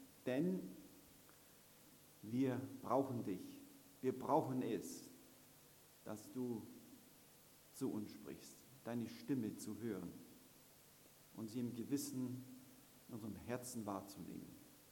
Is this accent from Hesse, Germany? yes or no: yes; Hesse, Germany; Und ich bin aus Hessen gekommen, aus der Nähe von Kassel.